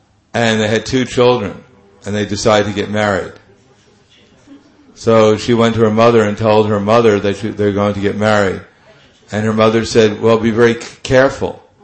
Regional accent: Brooklyn, New York, United States; I grew up in Brooklyn, New York. And during that time, no one ever got divorced.

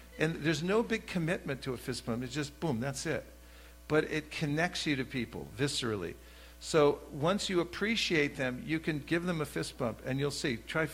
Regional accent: California, United States; I just ask, tell them where I'm from, give disclosure, and then say, where are you from? So California, where are you from?

